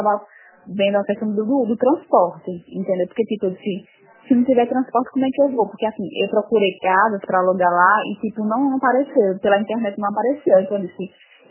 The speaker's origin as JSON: {"language": "Portuguese", "town": "Aracaju", "region": "Sergipe", "country": "Brazil", "said": "Não, eu sou de Aracaju, sou de Sergipe."}